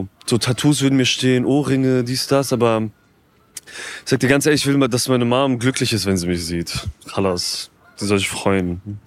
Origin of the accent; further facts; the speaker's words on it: Mannheim, Baden-Württemberg, Germany; Weißt du was krass, Bro? Ich bin ja aus Mannheim.